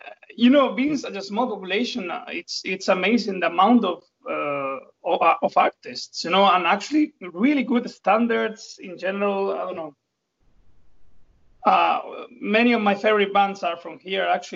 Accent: Andalusia, Spain; English is a second language; moved away as an adult; now in Iceland; I got into the band in 2017 when I moved to Iceland. I'm from South Spain. I was born and raised in South Spain. Then I moved to Iceland

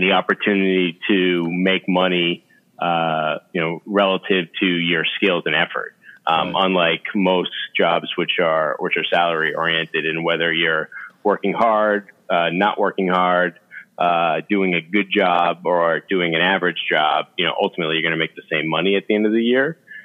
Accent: Boston, Massachusetts, United States; Big sports fan, born and raised in the Boston area. So a huge fan of all the Boston sports fans.

